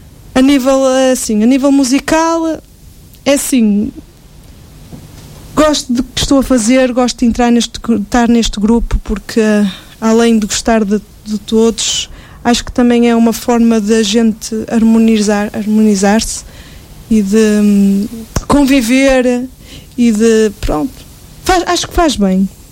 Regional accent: Mozelos, Aveiro, Portugal; lá da minha zona, de Mozelos

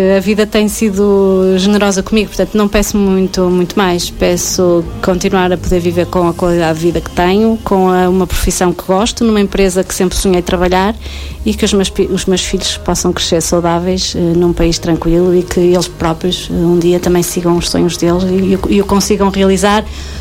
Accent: Santa Maria da Feira, Aveiro, Portugal; para os feirenses, e que foi ótimo voltar aqui à minha terra

